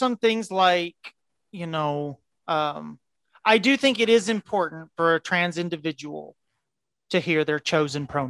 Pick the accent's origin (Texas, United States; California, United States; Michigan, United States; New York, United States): Texas, United States; Oh, I love my home state. Oh my God. Yes.